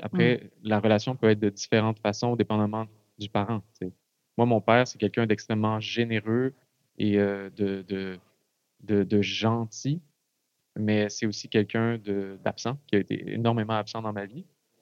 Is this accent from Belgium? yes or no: no; Canada; en tant que Canadien, qu'est-ce qu'on est, qu'est-ce qu'on représente?